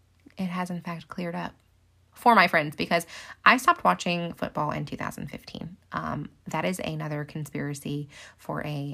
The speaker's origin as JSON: {"language": "English", "region": "Ohio", "country": "United States", "tie": "born or raised there", "said": "But as you have gathered, I am from Ohio and I did grow up in a Bengals household."}